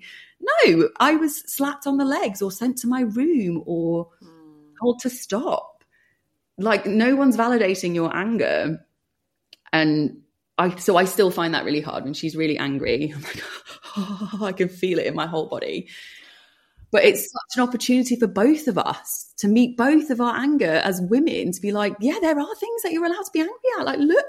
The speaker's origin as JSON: {"language": "English", "town": "Bolton", "region": "North West England", "country": "United Kingdom", "tie": "born or raised there", "said": "we grew up in Bolton in the 80s with Thatcher at the helm, and it was very working class."}